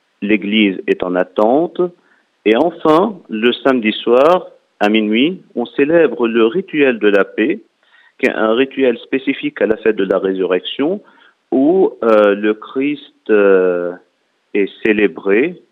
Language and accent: French; Sidon, South Governorate, Lebanon; je viens du diocèse de Sidon personnellement